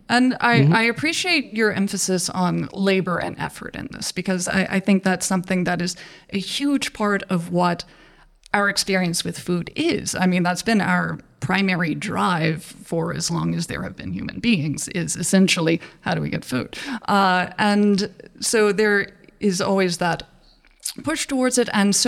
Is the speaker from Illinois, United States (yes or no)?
no; North Carolina, United States; And since I'm from North Carolina originally, the smell of the dirt where I live is this red clay.